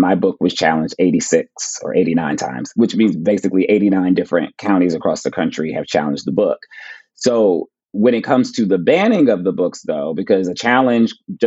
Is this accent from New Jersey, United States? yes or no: yes; New Jersey, United States; Like, I'm from New Jersey.